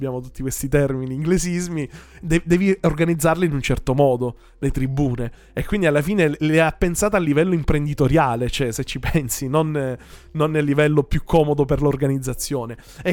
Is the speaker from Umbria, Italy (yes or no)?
no; Sicily, Italy; born there; io sono nato, sai, in Sicilia